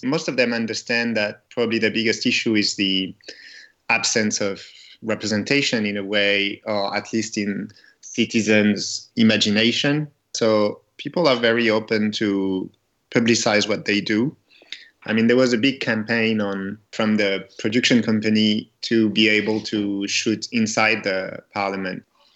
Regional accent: Strasbourg, Grand Est, France; Well, I grew up in Strasbourg.

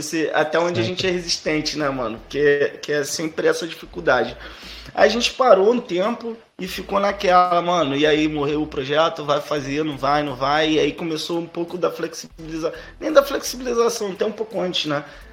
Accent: Belford Roxo, Rio de Janeiro, Brazil; Somos de Belfor Roxo, cria de Belfor Roxo, bairro do Heliópolis.

